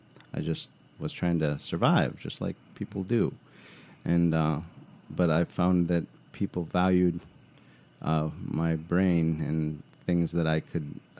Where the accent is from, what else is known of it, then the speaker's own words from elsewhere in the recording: New York City, New York, United States; I'm from New York City.